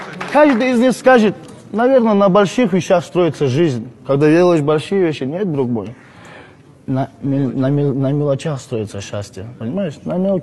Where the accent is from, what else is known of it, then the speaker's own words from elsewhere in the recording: Dagestan, Russia; Я с гордостью ответил, что я из Дагестана.